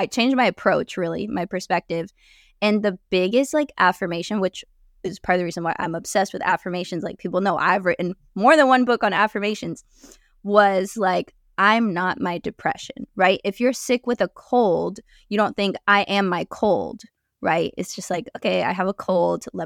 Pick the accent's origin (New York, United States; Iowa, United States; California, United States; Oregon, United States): California, United States; born there; So it all started in 1994. I was born in California.